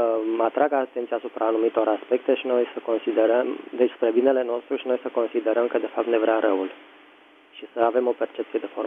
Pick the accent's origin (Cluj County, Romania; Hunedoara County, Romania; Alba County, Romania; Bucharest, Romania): Bucharest, Romania; din București.